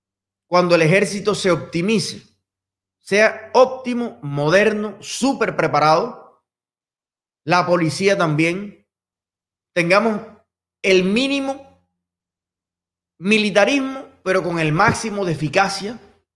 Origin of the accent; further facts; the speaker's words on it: Cuba; ¿Por qué no si yo soy cubano y puedo comprar una casa en Estados Unidos?